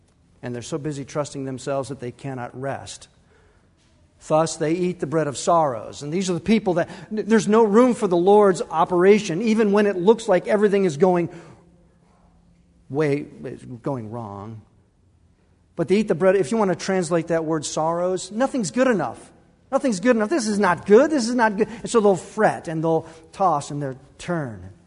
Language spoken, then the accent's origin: English; Illinois, United States; in the suburb city that I grew up in Illinois, we knew where those kids lived.